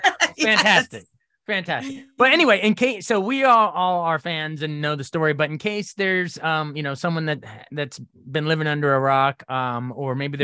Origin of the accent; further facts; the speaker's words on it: Frederick, Maryland, United States; here in my hometown of Frederick